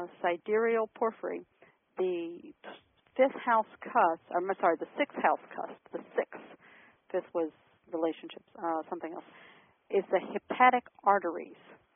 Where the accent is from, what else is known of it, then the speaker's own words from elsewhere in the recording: Maryland, United States; accent: Southern Maryland; forgive my Southern Maryland accent